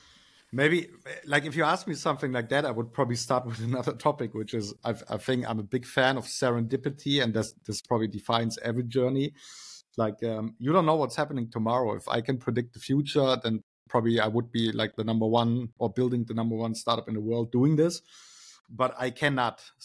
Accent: Neckarsulm, Baden-Württemberg, Germany; moved away; And I'm originally from Neckarsulm, which is an even smaller city next to Heilbronn. It's kind of like connected. And I left Neckarsulm and Heilbronn 20 years ago to start my own journey

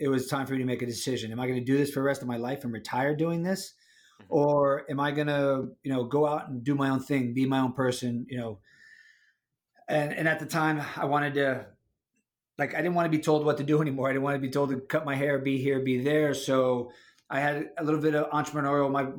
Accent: Miami, Florida, United States; I'm from Miami. So left out of Miami, did my 10 years, came back to Miami

